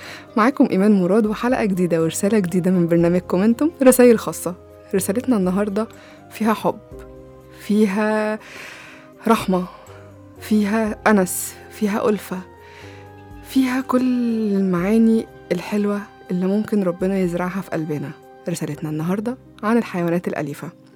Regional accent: Egypt; ورجوع بلدنا وكل شبر من أرضنا لكلنا، لينا كلنا كمصريين

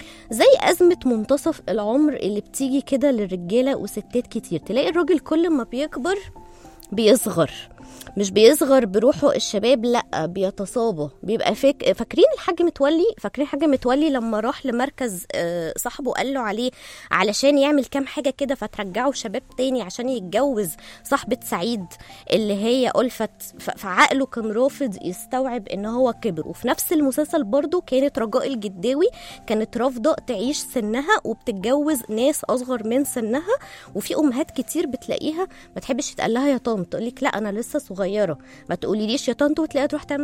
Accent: Egypt; زمان كمان كانوا بيقولوا مثل كده معروف عندنا في مصر

